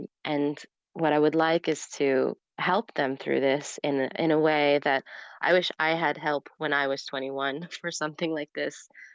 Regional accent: Canada; now in Netherlands; I was born to expats abroad and I've lived in many countries. But I grew up in Canada and I ended up in the Netherlands because I was following my parents there.

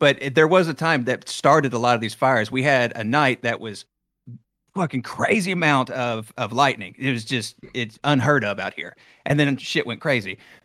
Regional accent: California, United States; I'm from the Bay Area, so.

